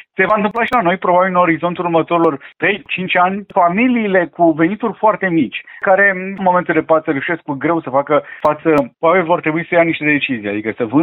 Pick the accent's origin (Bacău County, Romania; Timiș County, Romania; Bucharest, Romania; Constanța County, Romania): Constanța County, Romania; Constanța; born there; M-am născut în Constanța, știu foarte bine cum arată piața imobiliară de acolo